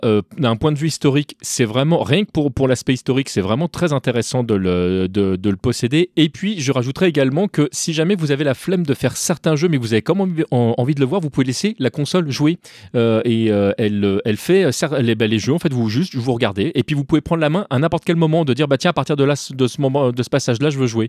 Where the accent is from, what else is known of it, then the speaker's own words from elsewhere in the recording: France; Nous, en tant que Français, c'est vrai que on peut comparer les jaquettes US et les jaquettes japonaises.